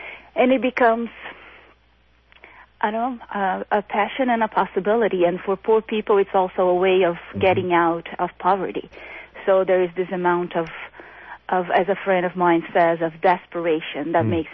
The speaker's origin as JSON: {"language": "English", "country": "Brazil", "said": "Well, I'm from Brazil"}